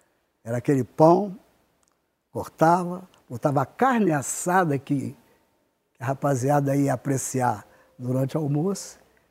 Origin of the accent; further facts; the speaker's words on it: Rio de Janeiro, Brazil; Eu morava no Irajá, nasci no Irajá e me criei no Irajá. Só saí com 26 anos.